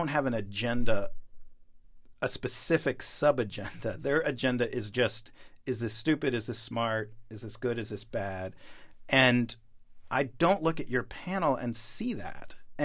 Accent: New York, United States; I'm from New York. My mom's Israeli.

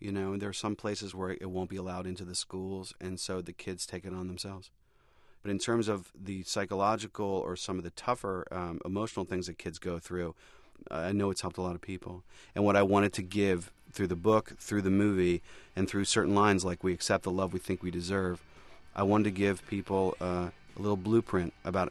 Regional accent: Pittsburgh, Pennsylvania, United States; I'm 17 years old. I'm from Pittsburgh. I don't know anybody.

